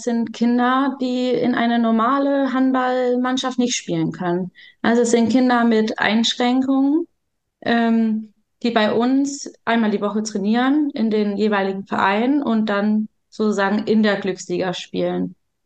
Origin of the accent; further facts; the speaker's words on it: Denmark; now in Germany; also ich komme ja aus Dänemark